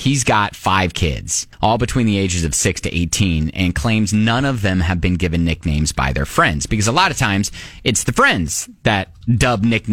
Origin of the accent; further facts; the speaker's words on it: Columbus, Ohio, United States; The name was that of a meteorologist where I grew up in Columbus, Ohio.